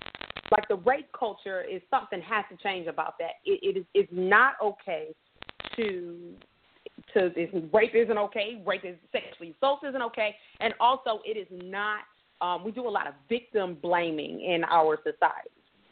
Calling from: Detroit, Michigan, United States; Hi, everybody. … I'm calling from Detroit.

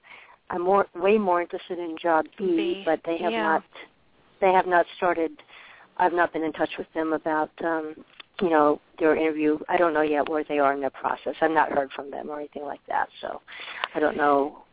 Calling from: Arizona, United States; calling from Arizona.

